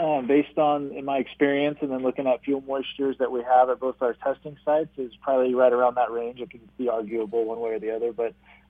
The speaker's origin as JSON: {"language": "English", "town": "Nevada City", "region": "California", "country": "United States", "tie": "born or raised there", "said": "Yeah, so I grew up in Nevada City, California, another foothill community just north of here by about 100 miles."}